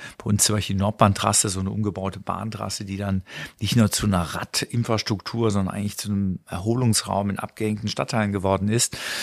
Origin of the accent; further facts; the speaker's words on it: Wuppertal, North Rhine-Westphalia, Germany; ich komme ja nun aus Wuppertal